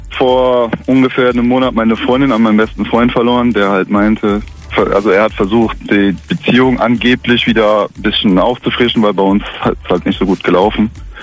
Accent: Frankfurt, Germany; Ich komme aus Frankfurt.

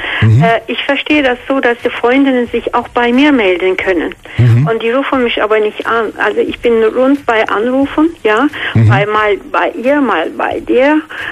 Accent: Georgia; now in Stuttgart, Germany; Aus Georgien.

